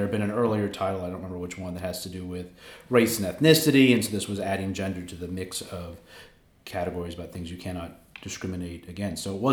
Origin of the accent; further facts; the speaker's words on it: United States; I'm a very parochial. I'm an American.